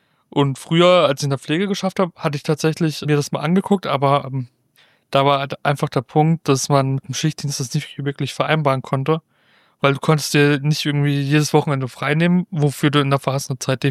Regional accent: Freiburg, Baden-Württemberg, Germany; Naja, ich komme ja aus Freiburg

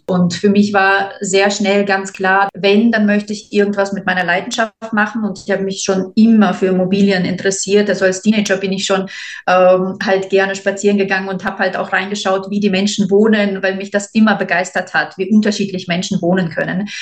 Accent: Paderborn, North Rhine-Westphalia, Germany; now in Vienna, Austria; Wien ist meine Wahlheimat. Ich komme aus Deutschland, aus Nordrhein-Westfalen, Paderborn.

